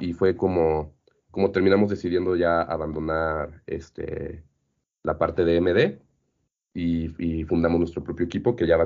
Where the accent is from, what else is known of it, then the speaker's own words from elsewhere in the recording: Mexico; el poder adquisitivo de nosotros como mexicanos promedio